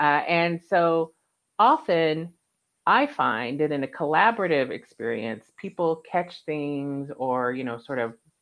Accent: Texas, United States; I am Black and Indigenous. I'm also an adoptee. And I grew up in Texas.

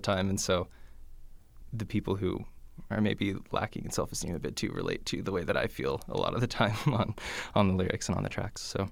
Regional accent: Phoenix, Arizona, United States; I think that it's really important for me to be celebrating the fact that we're from Phoenix and live here and operate here.

